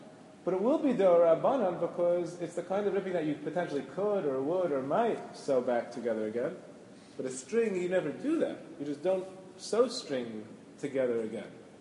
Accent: New York City, New York, United States; I'm from Washington Heights, we don't.

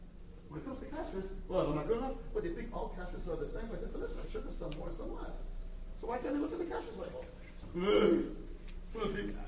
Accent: United States; I grew up in America. I know what it is.

